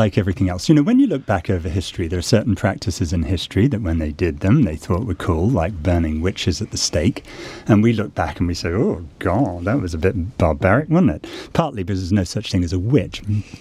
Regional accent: United States; By the way, I'm an American and I didn't vote for him.

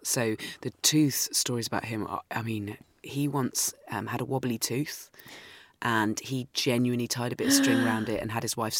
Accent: South West England, United Kingdom; So when I was growing up in Dorset, when you're like 8 or 9, and we all had to bring in artifacts from our grandparents

